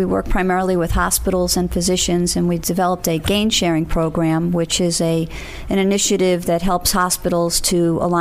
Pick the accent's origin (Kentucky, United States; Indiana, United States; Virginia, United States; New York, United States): New York, United States; Staten Island; I grew up on Staten Island, and that's where we interacted as a family.